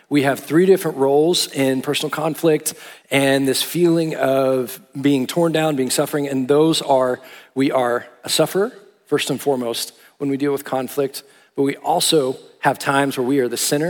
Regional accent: Austin, Texas, United States; I grew up in Austin, Texas, born and raised, but then moved up here to go to TCU.

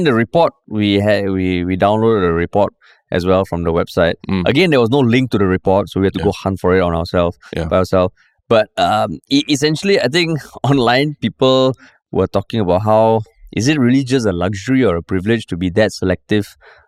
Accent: Singapore; Even like as a Singaporean, you're like, all this is true, but it's again, like something making Singapore sound fucking boring.

